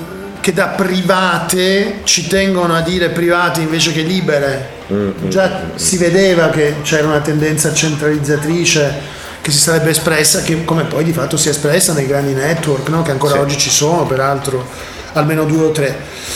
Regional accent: Venice, Veneto, Italy; io sono veneziano, quindi mi ricordo che mandava dei gruppi

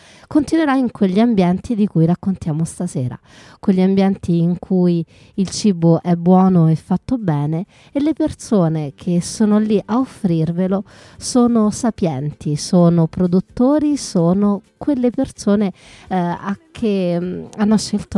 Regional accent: Rome, Lazio, Italy; essendo io romana ed essendo cresciuta in una zona che è di campagne e che è appunto le campagne romane

